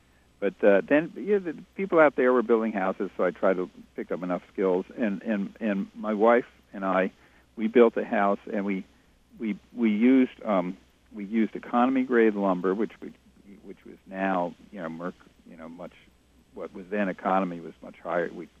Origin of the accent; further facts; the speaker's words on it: New York, United States; now in Whale Gulch, United States; you got to remember that I'm from New York, and in New York, we don't build our own houses